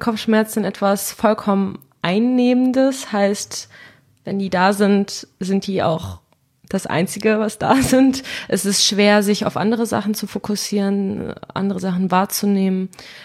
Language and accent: German; Düsseldorf, North Rhine-Westphalia, Germany; now in Cologne, Germany; ich komme aus Düsseldorf, so wie du, wohne aber jetzt im Moment in Köln und studiere da auch.